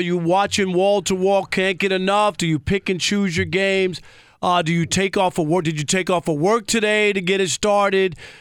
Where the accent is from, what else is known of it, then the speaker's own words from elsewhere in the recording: New York, United States; growing up in New York, New York was always a pro town. You know, we didn't have a college football team.